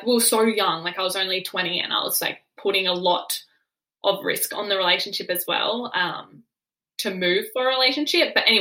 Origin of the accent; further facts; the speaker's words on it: Coffs Harbour, New South Wales, Australia; moved away as an adult; now in Canberra, Australia; I'm from Coffs Harbour. I moved to Canberra 2019, and I was 20 years old. So I'm 23 this year. So I moved out of home 3 years ago, and I moved from a small coastal town, Coffs Harbour, to the big city, Canberra, Australian capital.